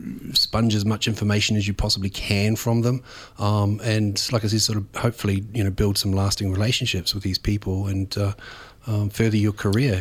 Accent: Ashburton, Canterbury, New Zealand; But I grew up in the South Island in a little place called Ashburton, just south of Christchurch

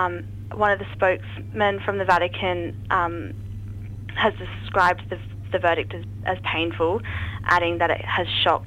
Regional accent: Australia; That's probably not right, but I'm an Australian, I can't keep count.

